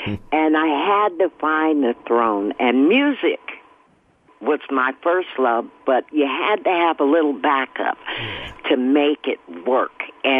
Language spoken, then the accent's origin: English; Oakland, California, United States; I grew up, born and raised in Oakland, and grew up in church, always wanted to be an entertainer.